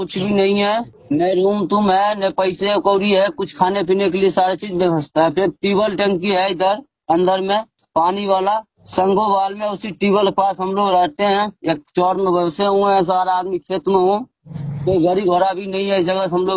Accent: Damodarpur, Bihar, India; now in Jalandhar, India; समस्तीपुर जिला है, घर दामोदरपुर है।

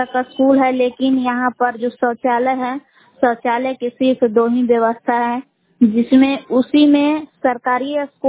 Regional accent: Belao, Bihar, India; ग्राम बेलाव जिला कैमूर भभुआ की निवासी हूँ।

